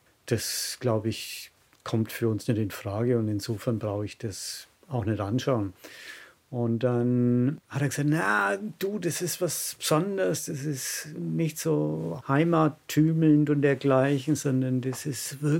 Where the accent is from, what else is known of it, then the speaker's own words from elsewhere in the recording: Bavaria, Germany; accent: Franconian; Zuvor habe ich mein Dialekt, meine Sprache, mein Fränkeln habe ich in gewisser Hinsicht verleugnet